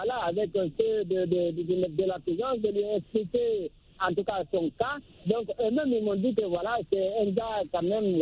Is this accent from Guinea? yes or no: yes; Guinea; now in Cameroon